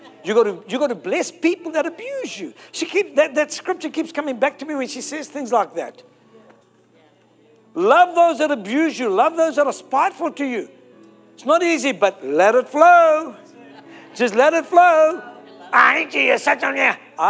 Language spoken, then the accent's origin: English; South Africa; My wife is brilliant at this stuff because me, I'm South African Lebanese.